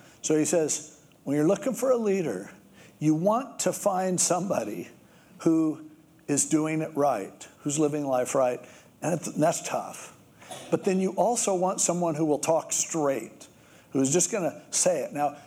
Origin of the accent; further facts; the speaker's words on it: United States; as much as I have a burden for this for our nation because I'm an American